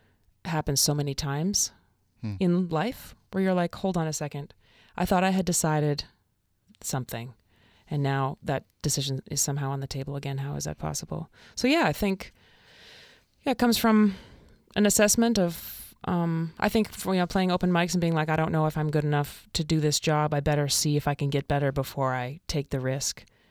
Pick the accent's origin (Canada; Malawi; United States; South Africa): Canada; Prince Edward Island; I grew up in Prince Edward Island